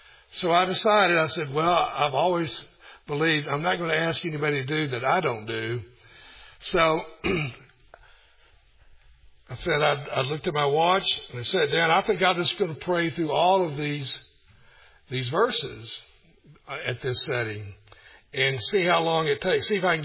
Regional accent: Kingsport, Tennessee, United States; we have another church as of today in Kingsport, Tennessee, which happens to be my hometown.

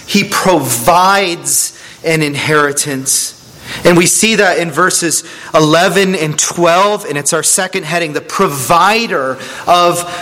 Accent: United States; Paul summarized your whole theology in two words, because I'm an American and I've got other things to do.

